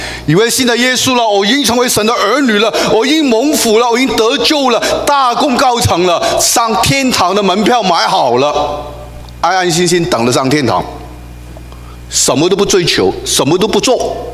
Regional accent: Hong Kong; born there; 我们生在香港，英国殖民地，

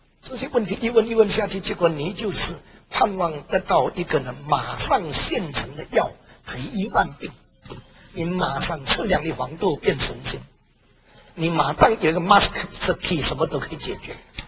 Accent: Indonesia; 还要问我从印尼来的

